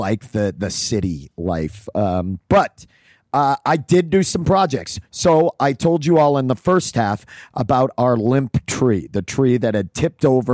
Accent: Maine, United States; I grew up in Maine and I just so wanted to be masculine.

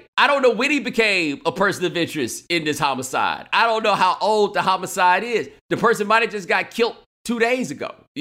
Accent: Texas, United States; So I'm from Texas. I'm sure you've heard the phrase, don't mess with Texas, right?

